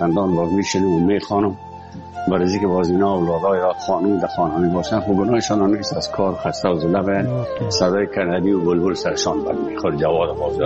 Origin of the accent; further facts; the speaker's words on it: Afghanistan; moved away; وقتی که من از افغانستان بر آمدم